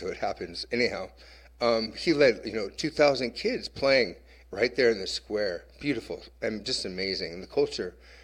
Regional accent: United States; I think because I'm American and I'm tall, and maybe they knew I was a musician or something.

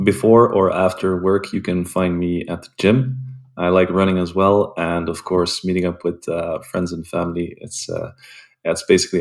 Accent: Belgium; I'm based in Belgium, and I was born and raised in Belgium as well.

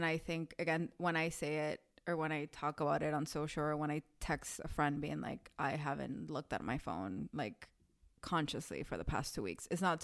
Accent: Miami, Florida, United States; also born or lived in New York; now in France; I mean, I grew up in Miami, yep. New York, and now here.

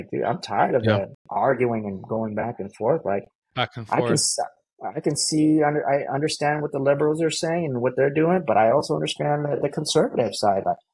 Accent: San Diego, California, United States; I grew up right here. I'm born and raised in San Diego. I grew up around gangs as well.

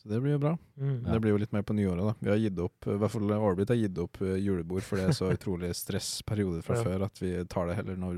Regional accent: Trondheim, Trøndelag, Norway; Jeg er født og oppvokst i Trondheim

